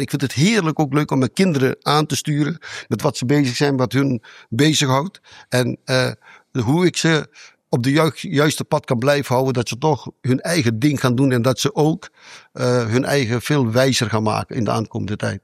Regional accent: Suriname; Want kijk, ik kom zelf uit Suriname. Ik ben een paar jaar heb ik opgevoed in een weeshuis.

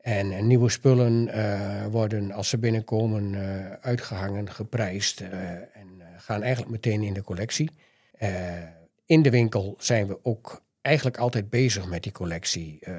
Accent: Losser, Overijssel, Netherlands; Ik ben geboren in Losser in oktober 1959 en geboren en getogen hier.

